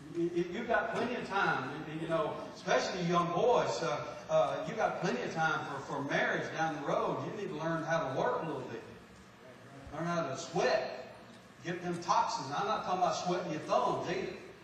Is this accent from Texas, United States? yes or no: yes; Texas, United States; born there; I was born in Bell County, Texas.